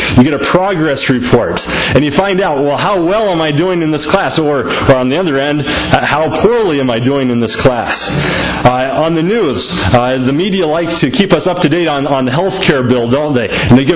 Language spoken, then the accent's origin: English; Onslow, Iowa, United States; back in my hometown of Onslow, Iowa